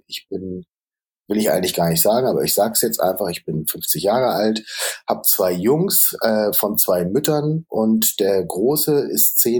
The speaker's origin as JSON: {"language": "German", "region": "Hamburg", "country": "Germany", "said": "Ich bin Hamburger Jung mit nigerianischen Wurzeln. Das heißt, ich bin ein Afrodeutscher."}